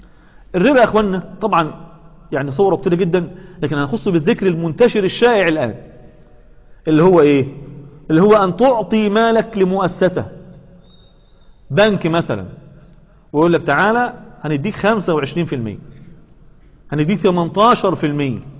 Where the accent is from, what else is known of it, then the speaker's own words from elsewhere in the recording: Egypt; عندنا في مصر